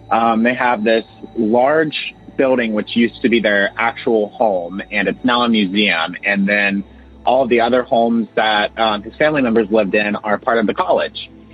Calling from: Ohio, United States

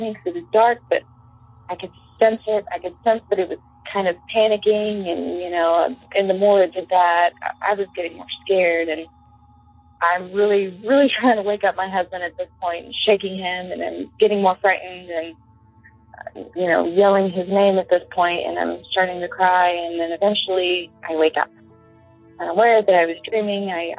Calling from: Indiana, United States; from Indiana, and I just want to tell you a quick little story.

